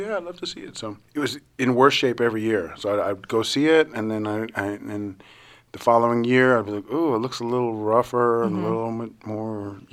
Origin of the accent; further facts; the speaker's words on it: New York, United States; now in Woodland Hills, United States; And so I'm a transplant from New York to Woodland Hills, California in the San Fernando Valley